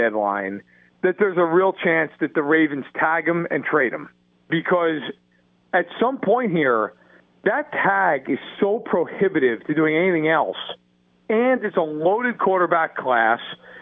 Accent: New York, United States; I'm from New York, and I can tell you, most people I know who are Jets fans do not give them a pass.

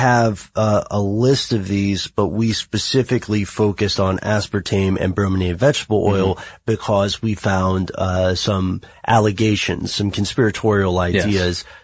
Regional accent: United States; We are all from the United States.

